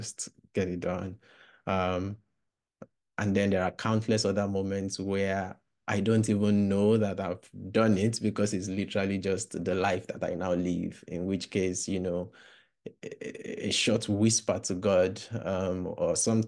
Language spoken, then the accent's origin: English; Nigeria; in a Pentecostal tradition, which I'm still part of till today. And growing up in Nigeria